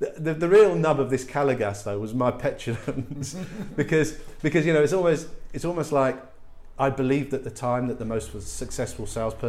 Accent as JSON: {"language": "English", "region": "London", "country": "United Kingdom", "said": "I mean, I come from the East End"}